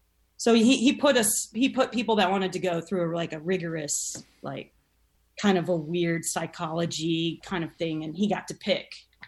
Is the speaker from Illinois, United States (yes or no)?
yes; Peoria, Illinois, United States; because I'm from Peoria, Illinois, and I mean, Hollywood might as well have been Mars, you know?